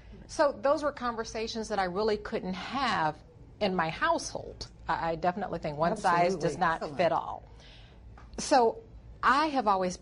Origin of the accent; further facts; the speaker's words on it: Michigan, United States; I've always been fascinated. I grew up in Michigan. My father was a very strong Union Democrat.